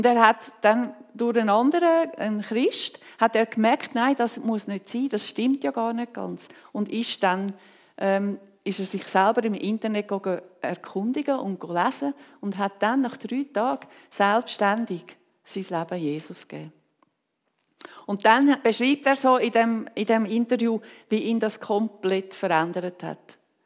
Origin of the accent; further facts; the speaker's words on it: Switzerland; Und Gott hat für diese Menschen einen Auftrag bei uns in der Schweiz.